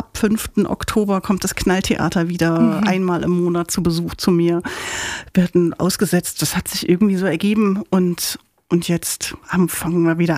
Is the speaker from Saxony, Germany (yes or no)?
yes; Leipzig, Saxony, Germany; Ja, ich bin Leipzigerin, ich komme aus dem ganz südlichen Ende, ich bin in Dölitz aufgewachsen und habe mir so nach und nach meine Stadt erobert